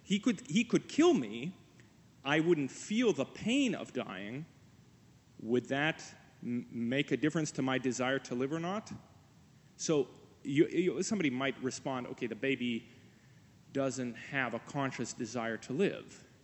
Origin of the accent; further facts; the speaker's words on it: Canada; not thinking as a Christian, just thinking as a Canadian citizen in a secular democracy